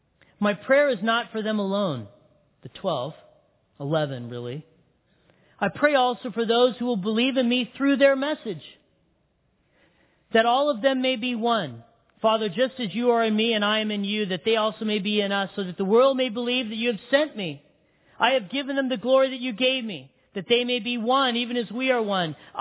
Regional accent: Big Bear, California, United States; I'm a Big Bearian. I was born and raised in Big Bear.

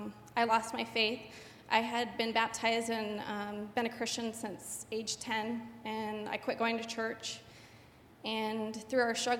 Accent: Texas, United States; Like Warner said, I'm from Texas, and he said it was his dream to come out to California

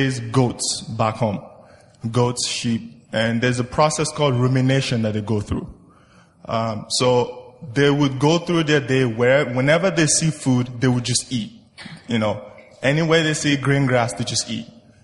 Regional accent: Nigeria; now in United States; I'm from Nigeria.

